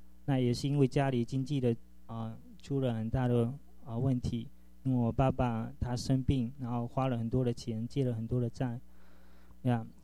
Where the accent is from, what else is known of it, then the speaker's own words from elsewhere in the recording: Fuzhou, Fujian, China; moved away as an adult; now in United States; 那我是来自福州，那出生在一个基督徒的家庭里面。